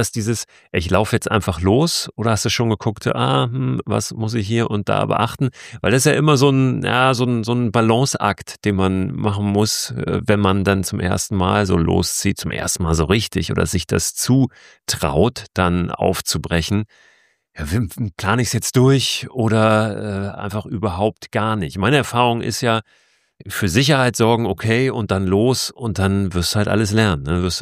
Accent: Hamburg, Germany; Wir kommen beide aus Hamburg

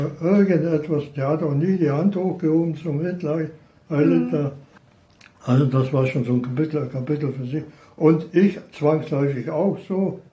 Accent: Brandenburg, Germany; born there; ich bin bei Berlin im Spreewald geboren.

